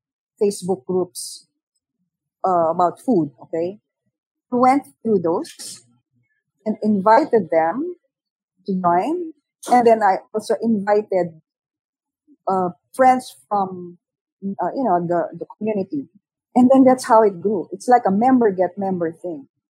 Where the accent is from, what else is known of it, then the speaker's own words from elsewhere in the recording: Alabang, Metro Manila, Philippines; I grew up in Alabang, so that's my home.